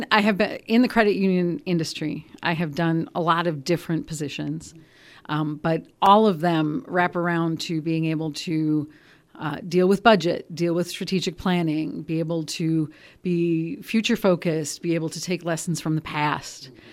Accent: Wisconsin Rapids, Wisconsin, United States; But I was born here in Wisconsin Rapids, grew up here, went to school here, graduated from the UW at Marshfield.

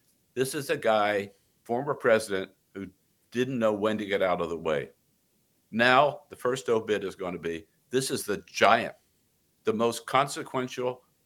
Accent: Delaware, United States; We're both from Delaware, right?

